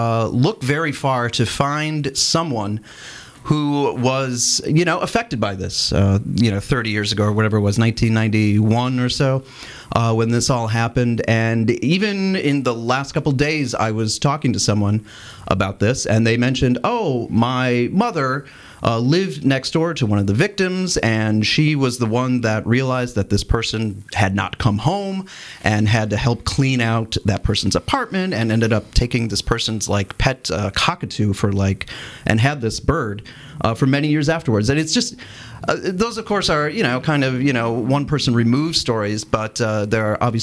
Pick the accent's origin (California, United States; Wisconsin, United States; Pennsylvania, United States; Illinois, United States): Wisconsin, United States; Mayville; a real edgy teenager growing up in Mayville, Wisconsin